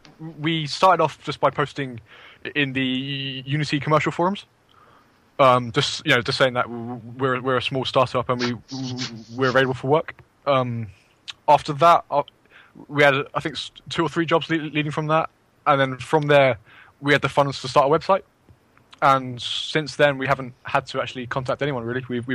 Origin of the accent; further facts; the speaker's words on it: Newmarket, East of England, United Kingdom; I'm also on the Train the Game course, and I'm from Newmarket, Suffolk.